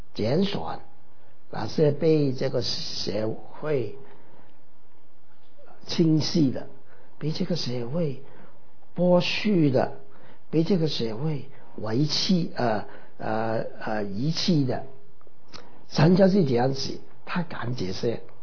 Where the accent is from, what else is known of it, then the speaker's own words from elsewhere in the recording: China; 我们彼此请吃饭是我们中国人正常的做法，没什么错。